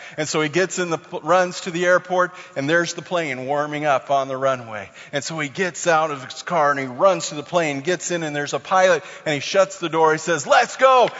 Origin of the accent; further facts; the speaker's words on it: California, United States; I grew up in California. You drove up to the snow to see it, and then you went home.